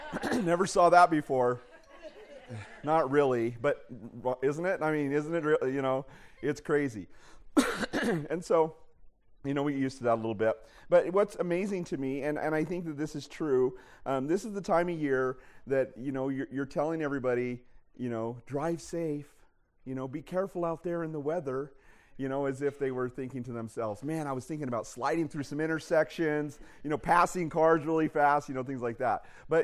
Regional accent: Pocatello, Idaho, United States; I feel a little bit more home driving on these slick roads because I'm from Frosty Pocatello.

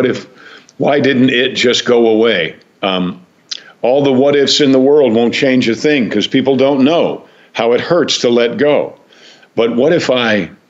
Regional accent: Mount Kisco, New York, United States; And I'm from Mount Kisco, New York. So I was born pretty bullheaded to start with.

